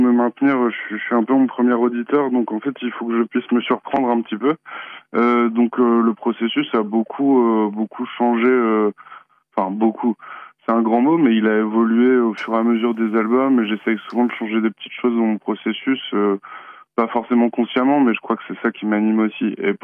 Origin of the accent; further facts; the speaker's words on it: Lorient, Brittany, France; now in Le Mans, France; j'ai 36 ans. J'habite actuellement dans la ville du Mans, mais je suis d'originaire de Lorient.